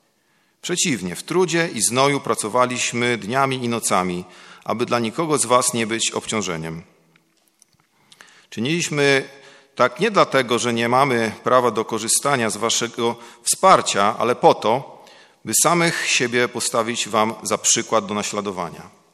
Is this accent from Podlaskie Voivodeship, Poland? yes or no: yes; Białystok, Podlaskie Voivodeship, Poland; to było w Białymstoku, skąd pochodzę.